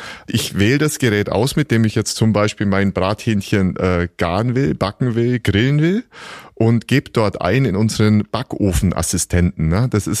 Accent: Bavaria, Germany; Ich komme ja aus dem Allgäu

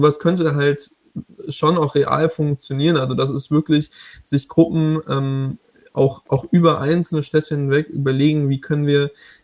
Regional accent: Southern Germany, Germany; hier, da wo ich herkomme, in Süddeutschland

